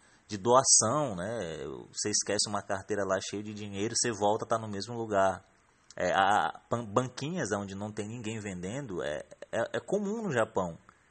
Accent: Maranhão, Brazil; e eu como brasileiro, né, nascido e criado no Brasil, no Maranhão

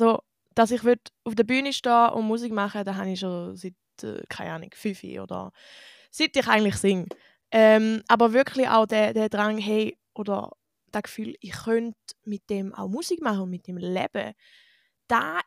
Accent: St. Gallen, Switzerland; Ich komme aus St. Gallen und mache das Ganze sicher schon 7-8 Jahre.

